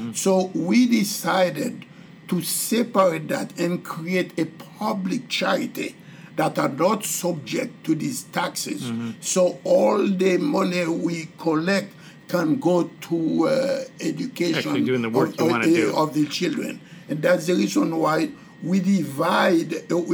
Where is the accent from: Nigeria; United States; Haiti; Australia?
Haiti; Gonaïves, Artibonite; I am from the Diocese of Gonaïves